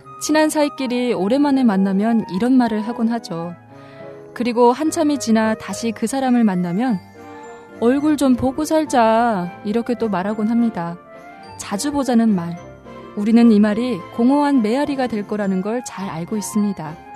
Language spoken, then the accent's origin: Korean; Musan, North Hamgyong, North Korea